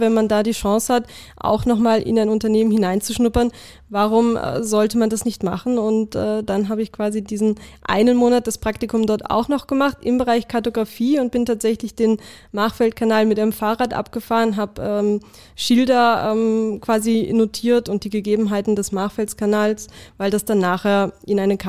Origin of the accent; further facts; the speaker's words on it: Viersen, North Rhine-Westphalia, Germany; moved away; Richtig, ja, da, wo ich aufgewachsen bin.